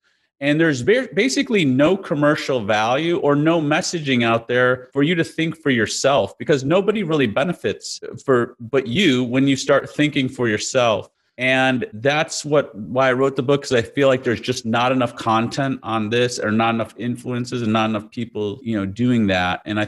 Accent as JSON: {"language": "English", "town": "Chicago", "region": "Illinois", "country": "United States", "tie": "born or raised there", "said": "I grew up in Chicago in the Midwest, and we had tornado drills all the time."}